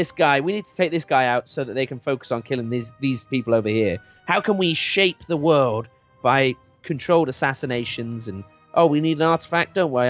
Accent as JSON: {"language": "English", "region": "England", "country": "United Kingdom", "accent": "English", "said": "Because I'm English."}